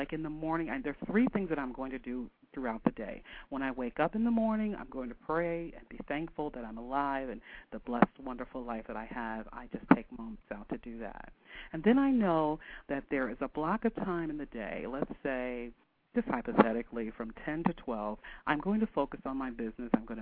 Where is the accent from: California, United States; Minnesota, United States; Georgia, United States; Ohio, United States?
Ohio, United States; Canton; And we're talking about from Canton, Ohio. It's not quite the fashion capital of the world.